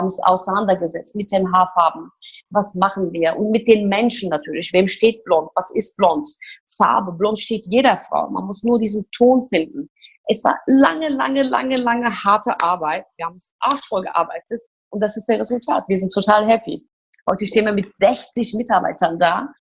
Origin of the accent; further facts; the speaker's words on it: Turkey; So, ich komme ja aus der Türkei, wie du das auch kennst.